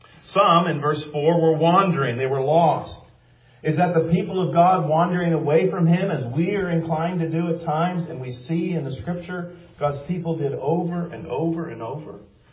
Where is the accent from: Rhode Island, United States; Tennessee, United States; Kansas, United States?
Kansas, United States; born there; I was born in Kansas. It's a good place to live where you got to go a long way before you get to any big bodies of water.